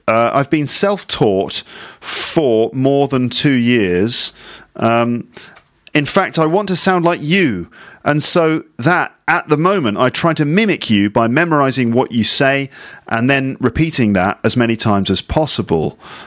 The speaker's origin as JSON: {"language": "English", "country": "United Kingdom", "accent": "received pronunciation", "said": "But my accent is, let's call it received pronunciation, which is a form of British accent that doesn't have regional variations."}